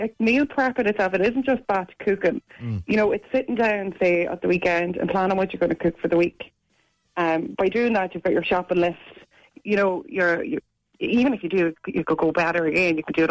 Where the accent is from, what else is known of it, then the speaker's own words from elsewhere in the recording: Dundalk, Leinster, Ireland; Into Dundalk.